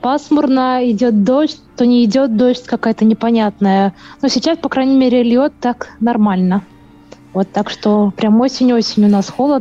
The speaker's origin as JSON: {"language": "Russian", "country": "Belarus", "moved": "yes", "lives_now": "Kursk, Russia", "said": "Мы с мужем незрячие родители, живем в Курске уже, получается, ну, почти 10 лет, получили гражданство, ну, я сама из Беларуси, а муж из Казахстана."}